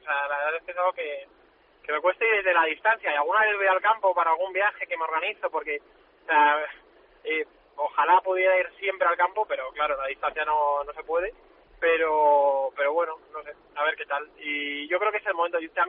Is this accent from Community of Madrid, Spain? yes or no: yes; Madrid, Community of Madrid, Spain; born there; yo nací en Madrid, nunca he vivido en Barcelona, y soy del español